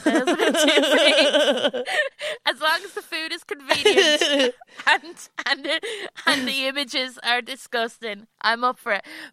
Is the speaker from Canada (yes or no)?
no; Leinster, Ireland; because he was from Offaly and I was from Westmeath. These are two different counties